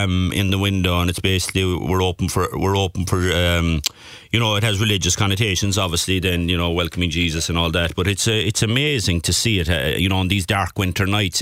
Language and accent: English; Dysart, County Kerry, Ireland; I'm from Dysart, and when we were young, we would do the Rin in Inishmore on Christmas night